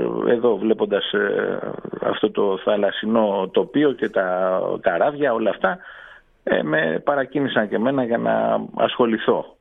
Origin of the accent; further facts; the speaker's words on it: Piraeus, Attica, Greece; έχω συγγενείς από τη Βόρεια Ελλάδα. Αλλά γεννήθηκα και μεγάλωσα στον Πειραιά, όπου και εδώ μένω.